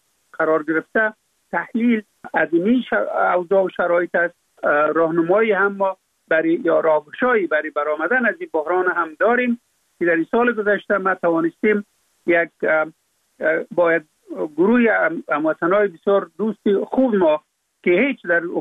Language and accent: Persian; Afghanistan; در اونجا فقط من افغان هستم